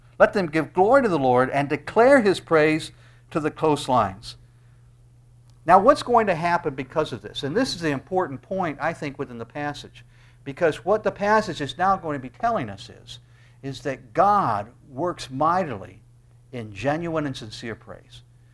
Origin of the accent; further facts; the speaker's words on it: West Virginia, United States; born there; also born or lived in Illinois; I mean, I was born in West Virginia. How did I get in Florida?